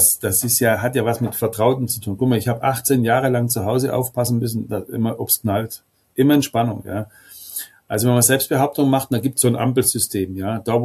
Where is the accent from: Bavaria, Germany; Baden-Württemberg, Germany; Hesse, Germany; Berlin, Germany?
Baden-Württemberg, Germany; bei uns in Baden-Württemberg